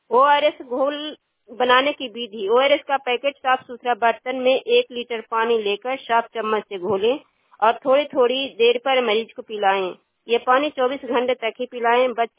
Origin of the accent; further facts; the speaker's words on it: Kachhiyama, Bihar, India; सकरोड़ा पंचायत कछियामा प्रखंड नवनौसा जिला पटना का निवासी हूँ।